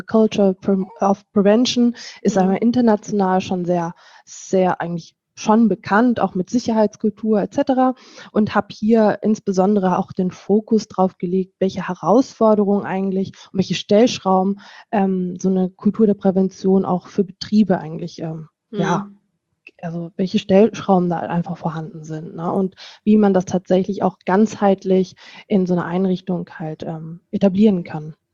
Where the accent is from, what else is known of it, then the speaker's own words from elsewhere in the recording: Lower Saxony, Germany; ich komme aus Niedersachsen, bin für die Arbeit nach ins schöne NRW hierher gezogen und arbeite am Standort der DGUV in St. Augustin.